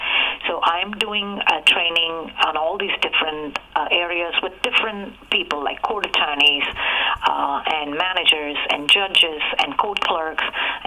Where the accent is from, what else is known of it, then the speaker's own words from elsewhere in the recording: India; moved away; growing up in India, the way I did, I spoke multiple languages. I'm multilingual. I can read and write several languages